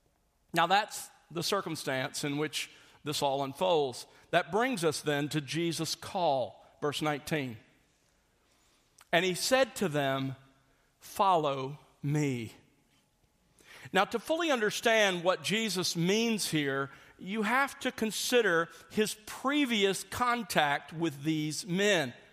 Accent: Mobile, Alabama, United States; I grew up in Mobile by the coast there

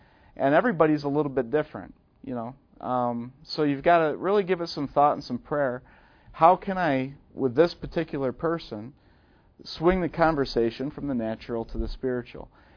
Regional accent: Buffalo, New York, United States; now in Southern US; Down here in the South, I'm from Buffalo, New York, right? So in Buffalo, we're cold and we're cold-hearted

